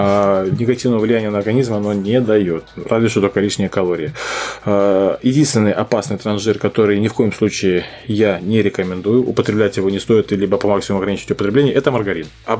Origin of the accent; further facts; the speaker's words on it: Ukraine; Я как ширый украинец не могу об этом не вспомнить.